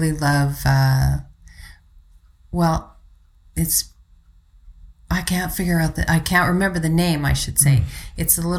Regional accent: Victoria, British Columbia, Canada; I came from Victoria

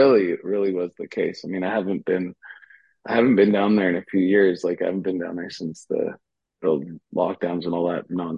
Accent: Canada; As a Canadian, and I work in a bar

